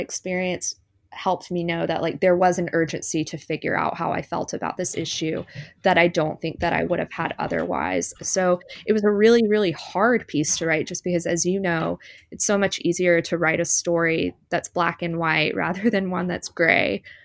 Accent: Tuscaloosa, Alabama, United States; I was raised in Tuscaloosa, Alabama, and gun culture was just is so sacred there as it is throughout much of the South.

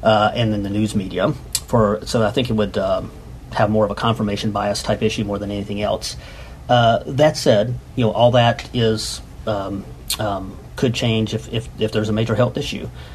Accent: North Carolina, United States; was born and raised in Davie County, and I like to joke that my parents did not have a political Rolodex growing up.

